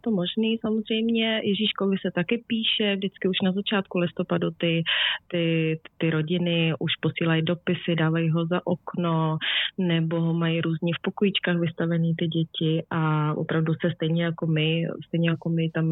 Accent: Bohemia, Czechia; now in Germany; tady v Bavorsku se to úplně tak neřeší a já jsem zvykla samozřejmě z Čech, že se vyvařuje, dělá se polívka, kapr, řízky, prostě bramborový salát

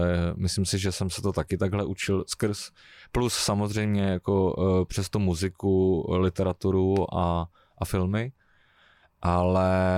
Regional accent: Prague, Czechia; now in Moravia, Czechia; vy teď asi taky slyšíte, že já jsem původem z Prahy, já s tím žádným způsobem nebojuju, přestože aktuálně třeba žiju na Moravě, na Slovácku

